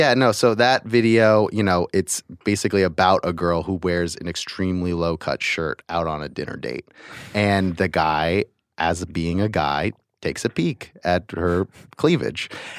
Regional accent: United States; I appreciate that as an American.

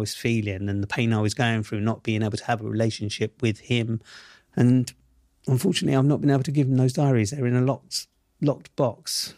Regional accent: London, United Kingdom; because he grew up in the same world that I grew up in Southeast London.

